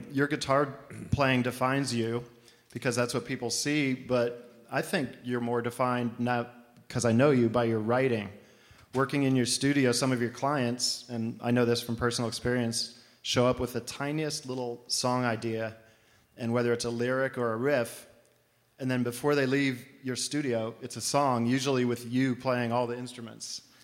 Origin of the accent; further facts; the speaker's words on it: Princeton, New Jersey, United States; And strangely, they were all from my hometown, Princeton, New Jersey.